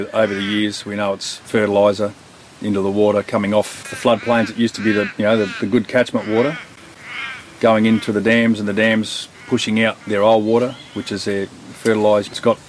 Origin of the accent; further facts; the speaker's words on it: Wentworth, New South Wales, Australia; born there; I was born in Wentworth, here where we were sitting. And I was fifth generation on a farm that's about 70 kilometres up the Darling River. We've had that for around 145 years now.